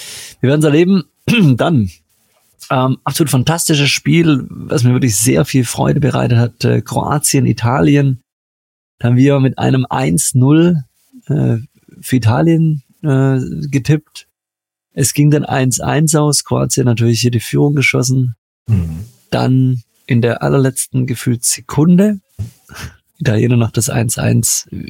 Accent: Baden-Württemberg, Germany; Ja, da wo ich herkomme, da war ich hier, aber... Ja, in der Nähe von Stuttgart, da wäre hier aber Alarm gewesen.

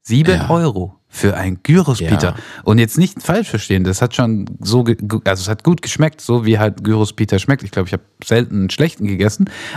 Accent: Stuttgart, Baden-Württemberg, Germany; born there; Gebürtig in Stuttgart-Bad-Cannstatt.

